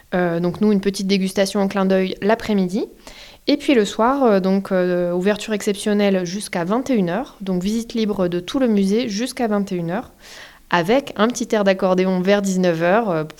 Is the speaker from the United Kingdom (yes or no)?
yes; United Kingdom; accent: English; French is a second language; avec mon délicat accent anglais